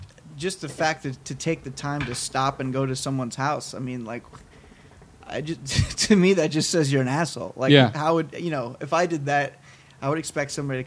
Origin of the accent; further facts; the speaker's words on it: Bible Belt, United States; from growing up in the Bible Belt, you know, there's a lot of situations where they would tell us things that was an idea